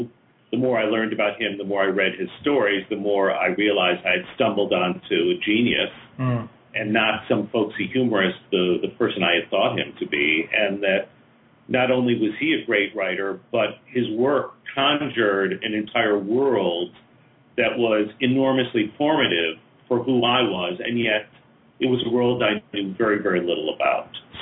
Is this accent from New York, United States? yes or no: no; Detroit, Michigan, United States; I'm from Detroit originally